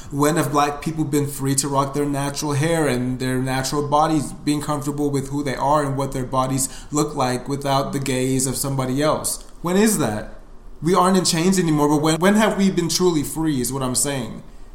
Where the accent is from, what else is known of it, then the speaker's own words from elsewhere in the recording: Nigeria; My experience as a Nigerian, yes, I'm still black.